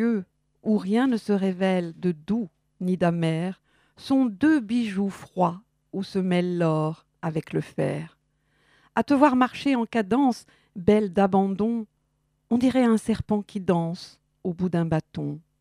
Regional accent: Bourgogne-Franche-Comté, France; accent: Burgundian; J'ai l'accent bourguignon, donc naturellement, j'allonge.

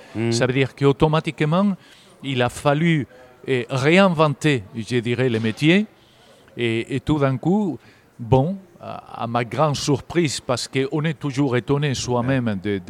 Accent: Galicia, Spain; French is a second language; now in France; puisque je viens de la Galice, même si je vis en France depuis pas mal d'années

